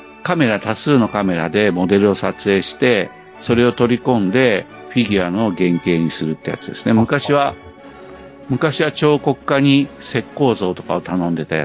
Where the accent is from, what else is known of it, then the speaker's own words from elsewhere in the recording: Yamaguchi, Japan; 僕、山口県人で、大きな川ってないんですよ。